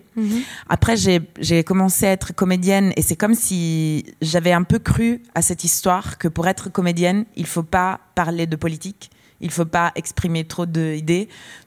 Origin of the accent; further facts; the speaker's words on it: Italy; French is a second language; est-ce que je peux, moi, en tant qu'Italienne, parler à des Français sur l'actualité française, européenne?